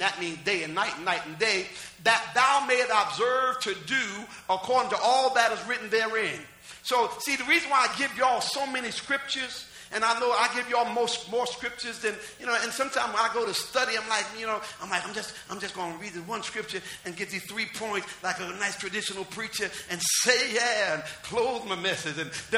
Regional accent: Jersey City, New Jersey, United States; Newark is 5 minutes away from my hometown. But we didn't tear up our city.

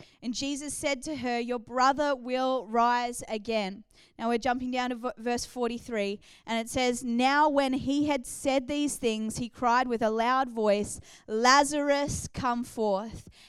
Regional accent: New Zealand; also born or lived in United Kingdom / Australia; my dad is Persian, my mum is Irish, and so it's a very weird mix. I was born in England, grew up in New Zealand, and then spent a lot of my life in Australia.

